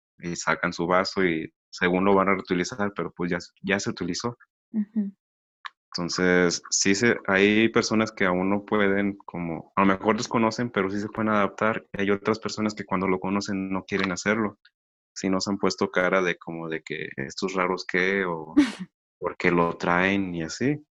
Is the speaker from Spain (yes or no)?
no; Mexico; uno como mexicano y como buen papá también va a los antojitos en las noches.